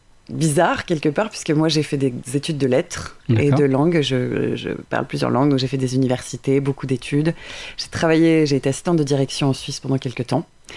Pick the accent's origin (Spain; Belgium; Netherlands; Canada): Spain; French is a second language; also born or lived in Switzerland; Alors, je suis espagnole.